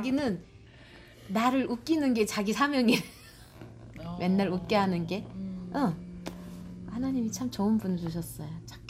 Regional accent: North Korea; now in United States

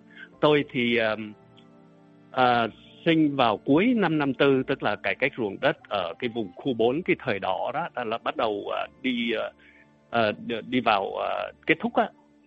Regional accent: Northern Vietnam, Vietnam; now in United States; tôi thì sinh ra và lớn lên ở miền Bắc và cũng đi vượt biên từ miền Bắc vào năm 1981 và sang Hoa Kỳ định cư vào năm 1985.

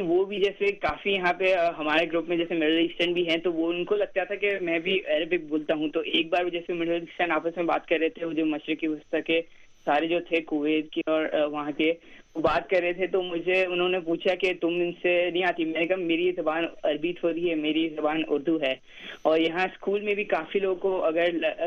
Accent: Pakistan; میں پاکستان سے ہوں اور آج میں آپ سب کو اپنے ملک پاکستان کے بارے میں بتاؤں گا

